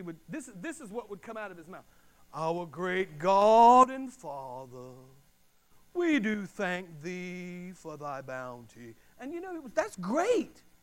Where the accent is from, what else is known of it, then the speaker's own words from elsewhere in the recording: the South, United States; sometimes I was born and raised in the South, but even me, I could barely understand this guy sometimes.